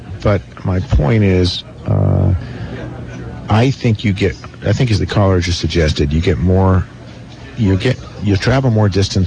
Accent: Vermont, United States; I'm from Windham County.

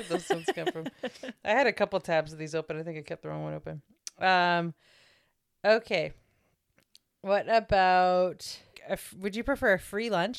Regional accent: England, United Kingdom; And I'm English, so I should, but... I'm also Italian, and I feel like that.

